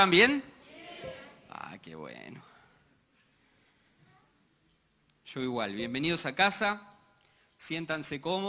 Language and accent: Spanish; Argentina; now in Chile; entonces terminaba muy achilenado. Y todos mis amigos en Argentina se terminaban riendo, ¡ah, está hablando como chileno! Entonces ahora me propuse tratar de mantener el acento.